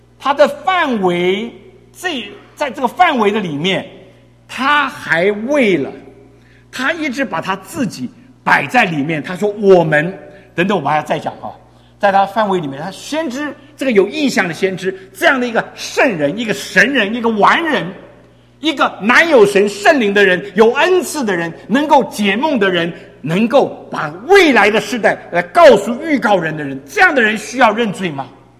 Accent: China

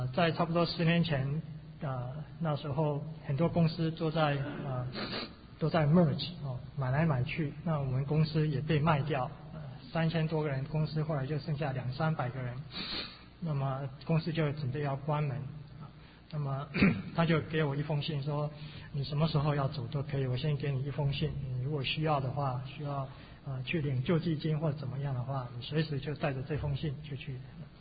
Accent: China; 我们中国人说鸟为食亡，鸟为食亡，人为财死。

